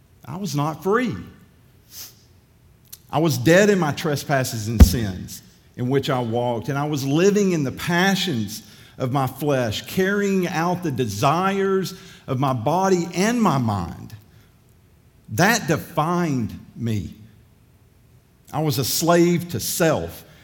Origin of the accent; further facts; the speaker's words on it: Powder Springs, Georgia, United States; I grew up in Powder Springs, Georgia, which is about 20 miles west of Atlanta.